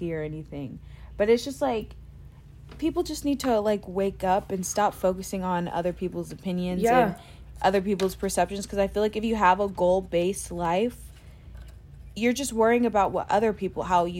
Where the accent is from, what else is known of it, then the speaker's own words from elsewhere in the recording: the South, United States; I'm from the South, baby.